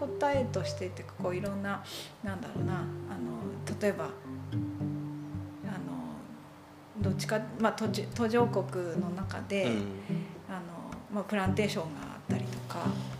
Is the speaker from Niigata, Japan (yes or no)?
no; Ibaraki, Japan; 出身としては、高校卒業まで茨城で育って